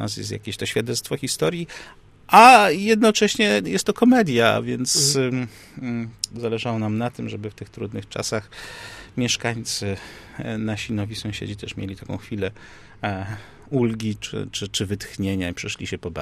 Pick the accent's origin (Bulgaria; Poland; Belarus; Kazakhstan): Poland; Kraków, Lesser Poland; Kraków, sam jestem krakowianinem, więc pewnie to trochę też echo tego, że ja 30 ponad lat życia